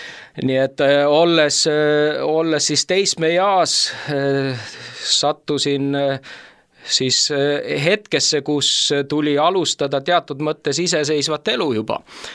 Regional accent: Sutu, Saare County, Estonia; pärit olen ma siis Saaremaalt üles kasvanud Sutu külas Pihtla vallas sellel ajal.

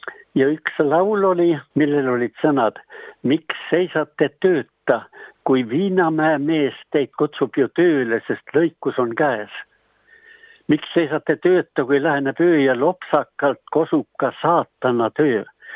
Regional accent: Ridala, Lääne County, Estonia; Ma olen pärit Ridalast ja minu vanemad olid usklikud inimesed, kuulusid Ridala kogudusse

